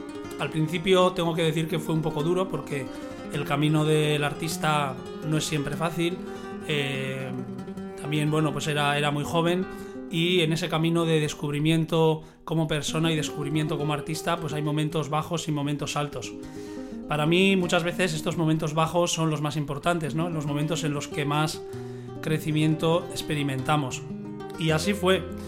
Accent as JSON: {"language": "Spanish", "town": "Bilbao", "region": "Basque Country", "country": "Spain", "tie": "born or raised there", "also_born_or_lived": "Seville", "said": "a pesar de que soy originario de Bilbao, me hice artista en Sevilla"}